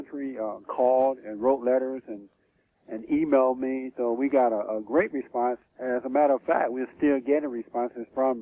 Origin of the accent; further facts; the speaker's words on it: Alabama, United States; I grew up in Alabama, and I worked on a plantation.